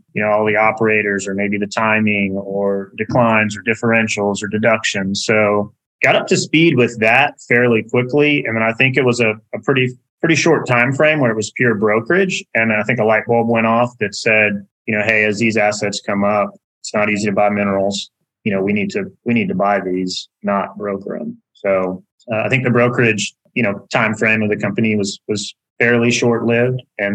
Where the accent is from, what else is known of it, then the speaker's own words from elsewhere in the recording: Texas, United States; And then just growing up in Texas with, though there were no minerals in my family, always kind of hearing, you know, never sell your minerals.